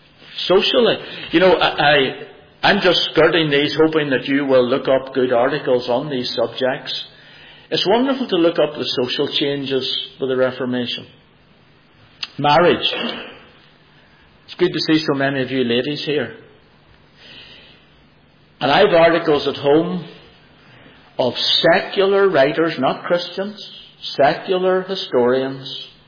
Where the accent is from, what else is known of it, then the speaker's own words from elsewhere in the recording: Germany; moved away; I grew up in East Germany under communism. My mother and father were not Christians.